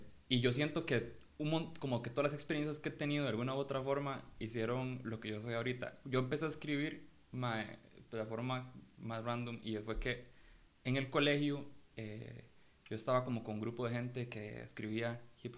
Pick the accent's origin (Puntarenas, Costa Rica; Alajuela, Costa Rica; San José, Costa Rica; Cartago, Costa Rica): Alajuela, Costa Rica; San Carlos; Crecí en San Carlos.